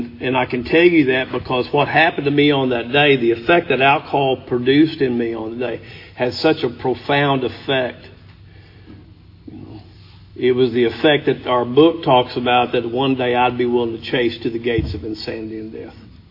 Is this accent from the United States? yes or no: yes; Hugo, Oklahoma, United States; I grew up in Hugo, which is down in the southeast corner of the state.